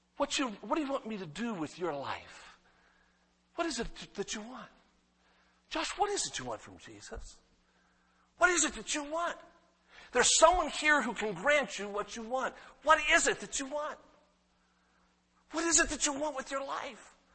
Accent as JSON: {"language": "English", "town": "Las Vegas", "region": "Nevada", "country": "United States", "tie": "born or raised there", "said": "I grew up in Las Vegas. My dad died, as I said, when I was 10."}